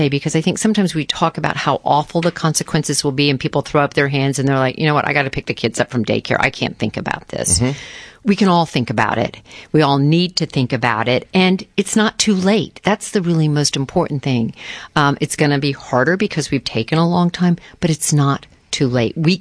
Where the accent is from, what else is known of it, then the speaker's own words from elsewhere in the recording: Florida, United States; I grew up in Florida. I grew up when the Everglades was still sort of a beautiful, untouched, somewhat unspoiled area.